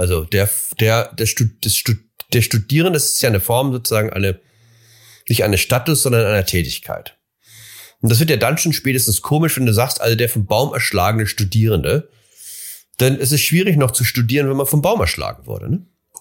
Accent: Hamburg, Germany; born there; moved away; Ich bin in Hamburg geboren, war in Hamburg ganz gern, aber als ich da neulich wieder war, sagte ich, es war auch okay, dass ich jetzt weg bin.

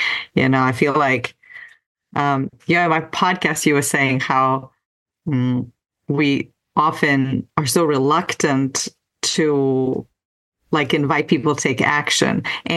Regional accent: Crimea, Ukraine; first language Russian; English is a second language; my first language is Russian. And I come from Crimea, which is in the south of Ukraine. And so I grew up speaking Russian and, I took English at school

